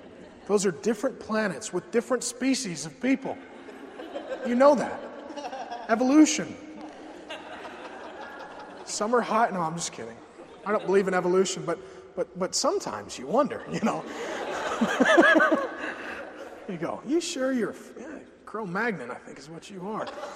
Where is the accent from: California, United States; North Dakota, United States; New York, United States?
North Dakota, United States; Grand Forks; I like to tell the story. I'm from Grand Forks, North Dakota. Is anyone from there? Nobody's from there.